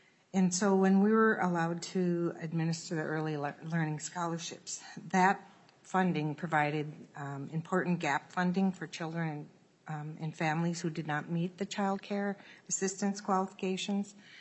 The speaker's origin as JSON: {"language": "English", "town": "White Earth", "region": "Minnesota", "country": "United States", "said": "I'm from White Earth. I'm a tribal member"}